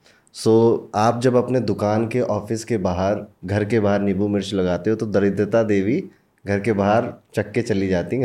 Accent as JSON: {"language": "Hindi", "town": "Basti", "region": "Uttar Pradesh", "country": "India", "said": "मेरा जैसे गांव है ना, गोरखपुर के पास एक बस्ती जिला है, उसमें मेरा गांव है"}